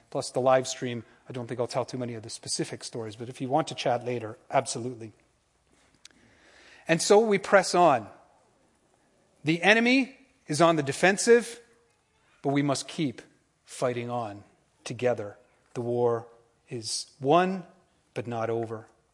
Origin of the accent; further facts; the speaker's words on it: Canada; I'm Canadian. Like, we don't do military stuff. And not only that, I'm also Irish.